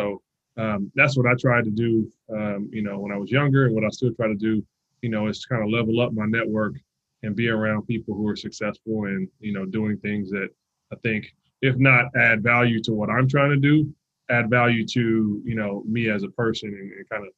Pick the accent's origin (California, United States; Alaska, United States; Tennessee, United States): California, United States; Compton; So I'm from Compton, California. You know, it's not the nicest area.